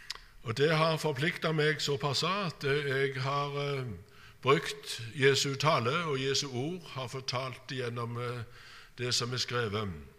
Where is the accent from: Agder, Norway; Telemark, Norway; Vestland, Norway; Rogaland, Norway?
Rogaland, Norway; Randaberg; jeg vokste opp på Bø på Randaberg, og det er da flatt, helt flatt.